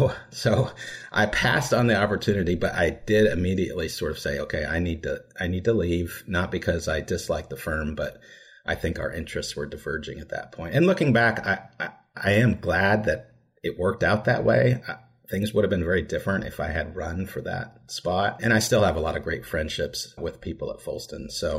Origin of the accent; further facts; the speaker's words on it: Lawrence, Kansas, United States; Yeah, so I'm from Lawrence, which is just about 30 miles east of Topeka, which is the home of the University of Kansas.